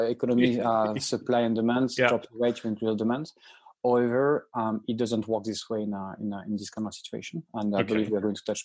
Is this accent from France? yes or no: yes; France; accent: French; English is a second language; I'm French, as you have recognized in my accent, most probably.